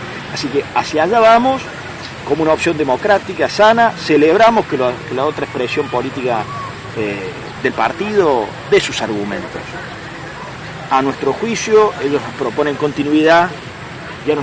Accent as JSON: {"language": "Spanish", "town": "San Francisco", "region": "Córdoba", "country": "Argentina", "said": "hablo por la ciudad de San Francisco, de donde vengo"}